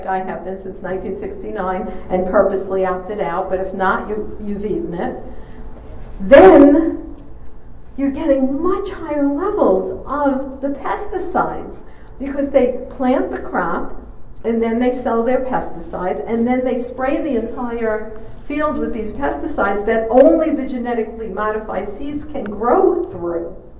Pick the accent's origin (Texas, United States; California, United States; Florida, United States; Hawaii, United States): Florida, United States; They're about to release in Florida, my home state, millions of genetically modified mosquitoes.